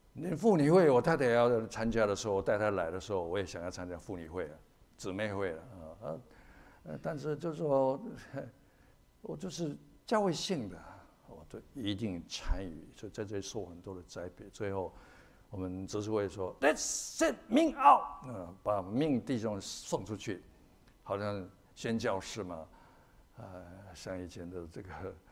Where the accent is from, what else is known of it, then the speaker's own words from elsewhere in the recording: Taiwan; 可能我们有一些是从中国来的，我是从台湾来的。